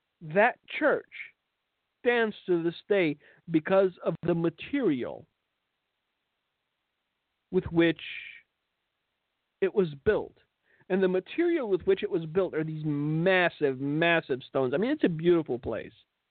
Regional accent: Romania; In my home country, there's a very old Gothic church, and it's widely known as the Black Church. This church is located in the city of Brasov

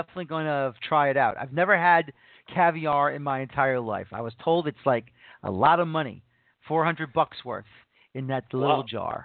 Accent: New York City, New York, United States; After all the years I'm from New York City and all the years

